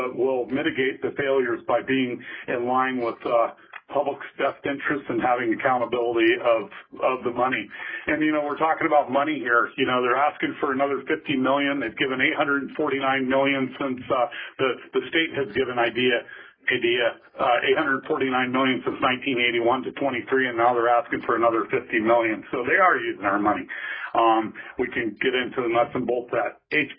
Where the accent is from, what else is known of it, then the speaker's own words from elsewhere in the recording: Fairbanks, Alaska, United States; now in Kodiak, United States; I grew up in Fairbanks, so I've lived in Kodiak for the last 39 years.